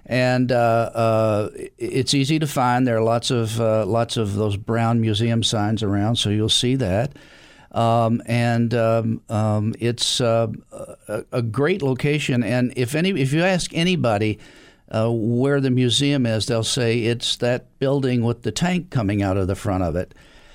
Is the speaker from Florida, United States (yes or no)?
no; Kentucky, United States; And I was born and raised in Kentucky, so I'm lucky I can speak English at all.